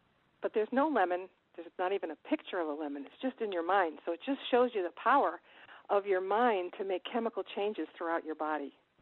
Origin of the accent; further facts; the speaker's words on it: Lordship, Connecticut, United States; I used to hold health camp when I was a little girl at the beach in Connecticut, and I grew up in Lordship.